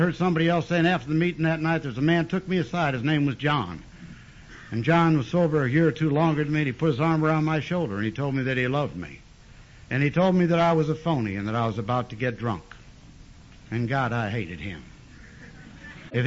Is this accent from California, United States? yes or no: no; Parma, Ohio, United States; born there; I was born in Parma. That's a suburb of Cleveland, 35 miles from Akron.